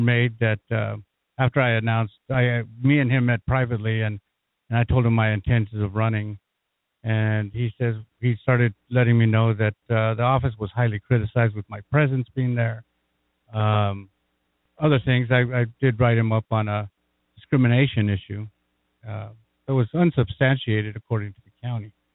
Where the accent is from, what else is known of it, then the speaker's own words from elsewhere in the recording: Las Cruces, New Mexico, United States; I was born and raised here in Las Cruces.